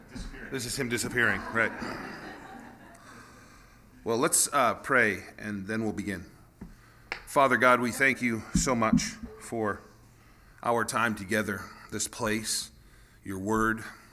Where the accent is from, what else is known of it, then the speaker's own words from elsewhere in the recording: Burlington, Vermont, United States; born there; devout Christians from Aroostook County, and my father had taken a job in Burlington, Vermont. And so I was born in Vermont. Try not to hold that against me. Both my parents are from the county, so that, you know, does something.